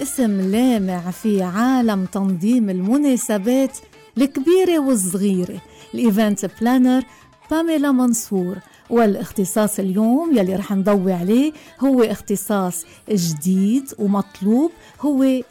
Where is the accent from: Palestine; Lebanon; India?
Lebanon